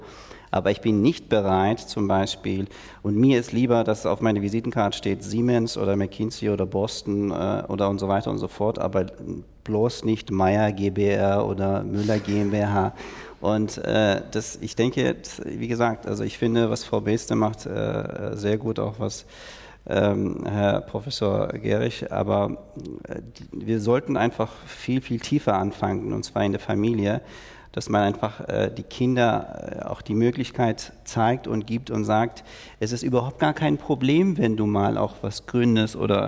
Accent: Berlin, Germany; born there; ich bin in Berlin geboren, aber in 5 verschiedenen Ländern aufgewachsen, gearbeitet, studiert.

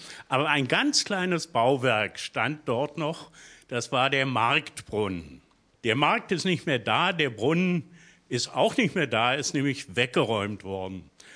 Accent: Krosno Odrzanskie, Lubusz Voivodeship, Poland; born there; Ich bin 1936 in Grossen an der Oder geboren.

